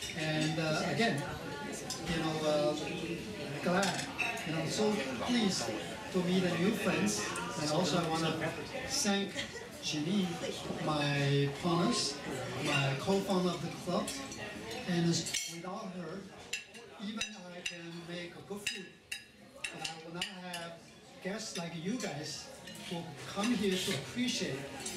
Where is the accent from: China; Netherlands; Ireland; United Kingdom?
China; Shanghai; now in New York, United States; As I was born and raised in Shanghai, when I come to this city, I, you know, definitely come for the land of opportunities.